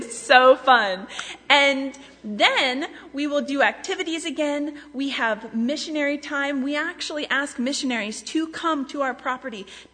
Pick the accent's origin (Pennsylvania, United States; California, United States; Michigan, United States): Pennsylvania, United States; now in Florida, United States; I moved down to Florida in 2021 and joined Camp Gilead in that year. But I am from Pennsylvania, so calling this Christmas is kind of weird to me.